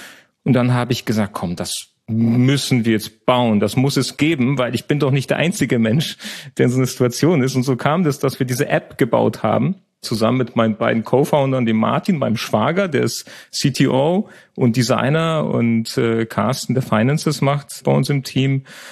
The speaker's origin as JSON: {"language": "German", "country": "Poland", "first_language": "Polish", "second_language": "German", "said": "Ich habe Songs komponiert, Folksongs in Polnisch, in meiner Muttersprache."}